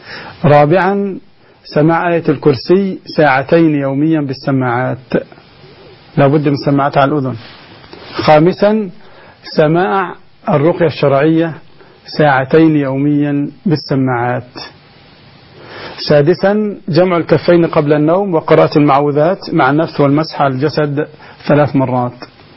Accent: Egypt; طبعا عندنا في مصر يزرعون الأسماك

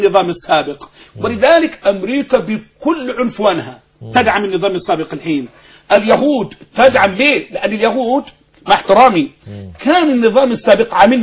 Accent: Egypt; احنا ابناء مصر مش جايين من كوكب اخر

